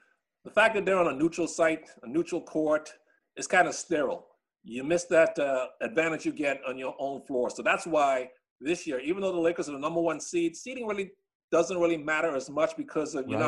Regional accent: Bahamas; I remember too, I grew up in the Bahamas. So I was on TV back then when I was growing up.

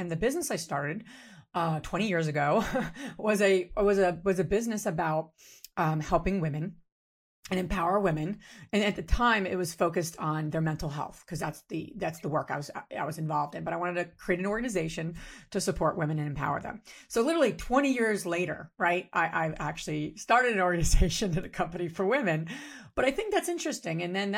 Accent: New Jersey, United States; now in Pennsylvania, United States; I grew up in New Jersey, you know, as a Jersey girl. I live in Pennsylvania now, so I'm not a Jersey girl anymore, but I think I'm just have it in my blood.

